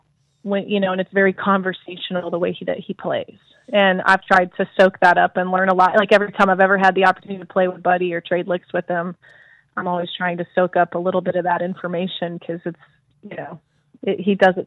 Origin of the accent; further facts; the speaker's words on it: Kansas City, United States; Well, I grew up in Kansas City. I think that was kind of like part of it for sure, because Kansas City historically is a jazz and a blues town.